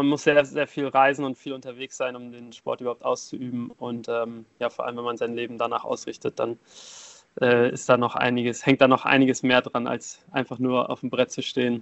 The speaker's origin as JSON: {"language": "German", "town": "Flensburg", "region": "Schleswig-Holstein", "country": "Germany", "tie": "born or raised there", "said": "31 Jahre alt mittlerweile auch und ich komme gebürtig aus Flensburg und bin in Flensburg aufgewachsen an der dänischen Grenze"}